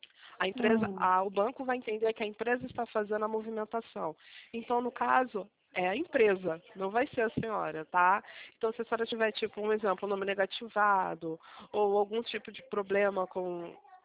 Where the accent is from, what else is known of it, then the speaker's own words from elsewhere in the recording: São Paulo, Brazil; sou de São Paulo